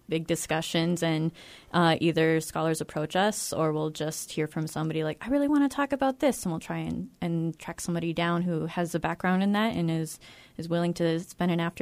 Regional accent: Minot, North Dakota, United States; I'm originally from Minot, so I kind of knew where a good space would be.

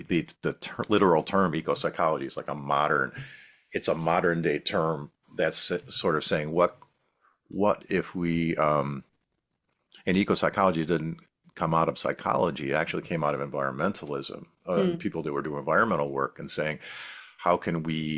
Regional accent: Buffalo, New York, United States; born or raised there

